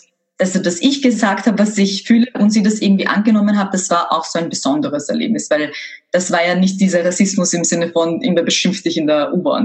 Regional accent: Vienna, Austria; ich bin in Favoriten aufgewachsen.

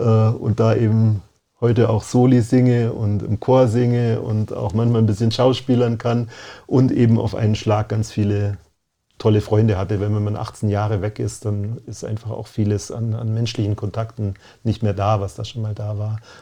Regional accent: Memmingen, Bavaria, Germany; also born or lived in Berlin; Das ist meine Heimat. Ich bin hier aufgewachsen und mir hat Berlin super gefallen und ich fühle mich in Memmingen sauwohl.

